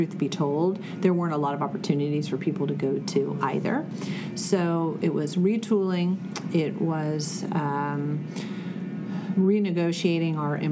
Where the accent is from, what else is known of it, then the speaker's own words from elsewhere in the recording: Midwest, United States; I grew up in the Midwest, so I was very familiar with it.